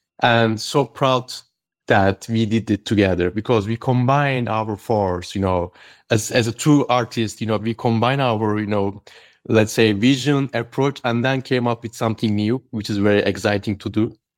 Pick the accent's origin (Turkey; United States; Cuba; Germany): Turkey; Istanbul; English is a second language; I'm from Istanbul, Turkey.